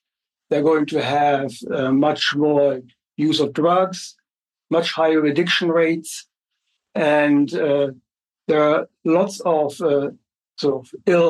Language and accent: English; Germany; I grew up in West Germany